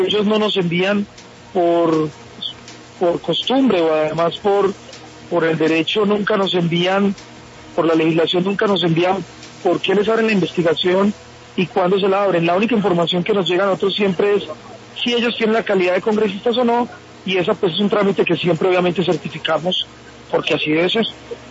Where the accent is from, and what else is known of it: Colombia